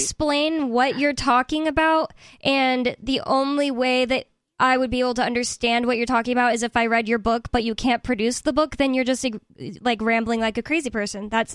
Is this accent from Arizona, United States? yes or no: no; San Antonio, Texas, United States; Yeah, I'm from San Antonio.